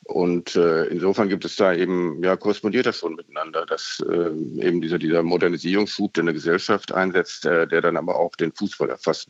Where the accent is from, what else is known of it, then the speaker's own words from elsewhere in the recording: North Rhine-Westphalia, Germany; Ich bin ja in der Nähe von Dortmund aufgewachsen